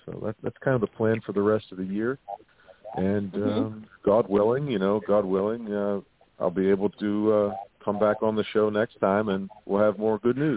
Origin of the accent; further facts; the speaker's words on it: Pittsburgh, Pennsylvania, United States; also born or lived in Los Angeles; I lived in LA for a while, and I grew up in Pittsburgh